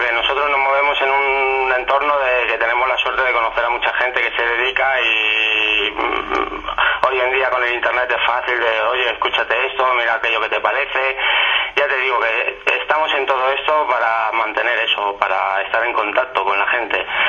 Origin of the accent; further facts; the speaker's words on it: Sant Feliu de Llobregat, Catalonia, Spain; Nosotros somos de aquí, de San Feliu de Llobregat, un pueblecito al este Radio Barcelona.